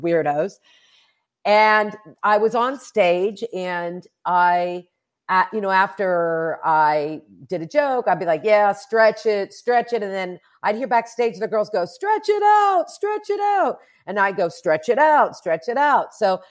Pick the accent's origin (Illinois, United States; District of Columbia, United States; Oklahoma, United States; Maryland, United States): Oklahoma, United States; And actually, growing up in Jewish in Oklahoma wasn't bad at all.